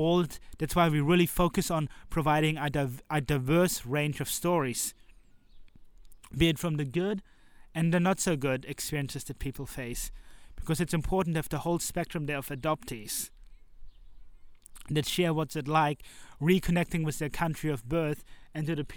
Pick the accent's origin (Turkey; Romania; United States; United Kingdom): Romania; Transylvania; from my home country, Romania, and maybe even my area, Transylvania.